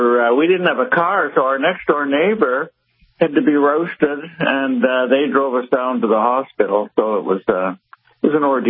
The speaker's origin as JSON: {"language": "English", "town": "Toronto", "region": "Ontario", "country": "Canada", "said": "I'm from Toronto, Canada"}